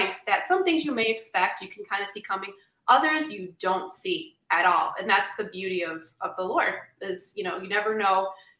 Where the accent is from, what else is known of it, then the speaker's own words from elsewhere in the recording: Chicago, Illinois, United States; I mean, I grew up in Chicago. It wasn't New York, but it's a city.